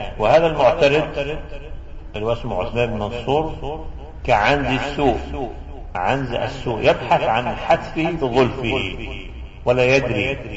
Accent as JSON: {"language": "Arabic", "region": "Najd", "country": "Saudi Arabia", "said": "عندنا في نجد"}